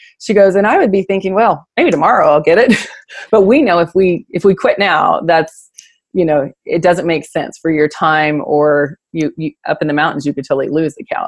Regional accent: California, United States; I'm a fifth generation cattle rancher. I was born and raised in California. My family has ranched there for over 125 years, the same country.

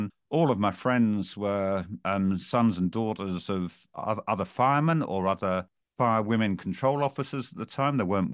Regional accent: Colchester, East of England, United Kingdom; also born or lived in Harwich; I spent my first 6 months living there, but I was born in an ambulance travelling between Harwich and Colchester, which was my home, where I'm talking to you from now.

